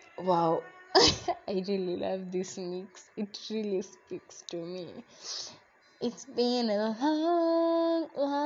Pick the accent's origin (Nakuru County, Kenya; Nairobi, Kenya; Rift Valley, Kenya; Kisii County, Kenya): Nairobi, Kenya; It's just that I'm from Nairobi.